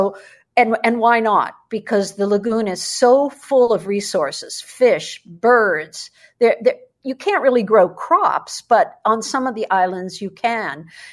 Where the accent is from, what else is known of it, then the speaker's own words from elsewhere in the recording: United States; But the funny part was, I'm an American. My teacher is an American.